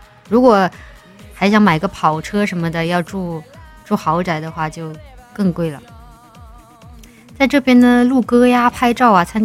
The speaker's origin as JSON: {"language": "Chinese", "region": "Chongqing", "country": "China", "lives_now": "Shanghai, China", "said": "但是重庆其实也是个很大的城市了，我又不是说真的从山村里出来，然后来到上海的花花世界一下子就迷惑了，被迷惑了。重庆在我看来是1.5线城市。你们，我平时说自己是山区来的，山里的女主播，是因为我们重庆是个山区山城"}